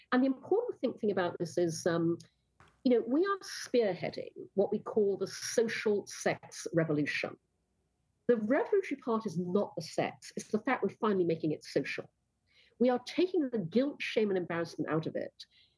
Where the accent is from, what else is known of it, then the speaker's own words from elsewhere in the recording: Brunei; I grew up in Brunei, in Borneo, where nobody talks about sex, you know, openly.